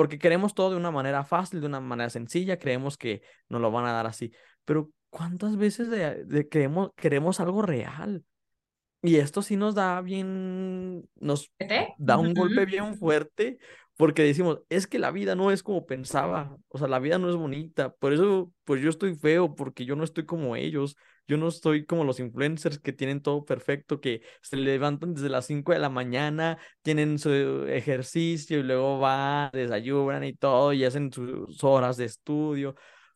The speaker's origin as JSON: {"language": "Spanish", "country": "Mexico", "said": "Yo soy de tez morena, para los que nada más nos van a estar escuchando en audio, pues les comparto. Yo soy morenito, como mexicano promedio."}